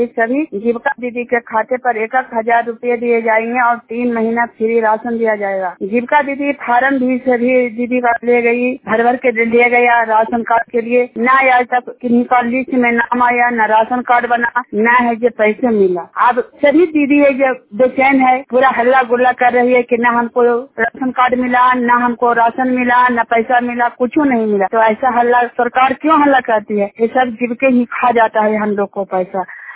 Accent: Hilsa, Bihar, India; जिनार गांव के रहने वाली हूँ और हिलसा प्रखंड का निवासी हूँ।

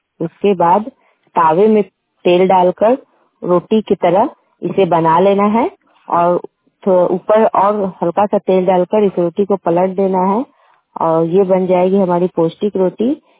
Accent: Sonpur, Bihar, India; मैं सोनपुर की रहने वाली हूँ।

